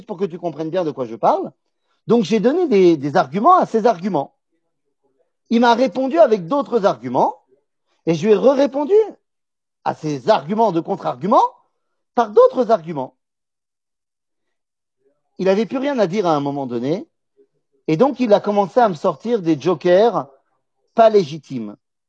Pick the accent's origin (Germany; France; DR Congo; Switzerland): France; Metz, Grand Est; moved away; la communauté israélite de Metz. Ma communauté mère de là d'où je viens, là-bas en France.